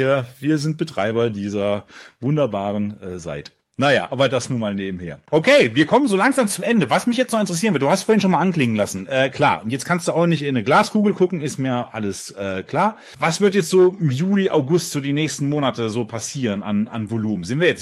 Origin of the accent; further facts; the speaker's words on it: Greece; Ja, muss man halt machen als Grieche, was soll ich tun?